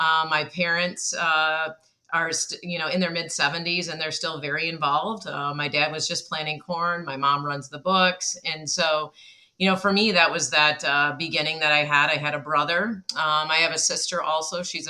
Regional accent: Michigan, United States; Well, I grew up, and usually if you're from Michigan or you've been there, you have to use your hand to describe, which is a little bit hard on a podcast, but I grew up in the mitten.

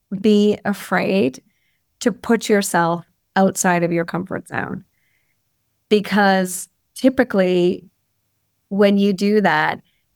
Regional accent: Montreal, Quebec, Canada; I was born in Montreal, Canada, and which is where I was born and raised.

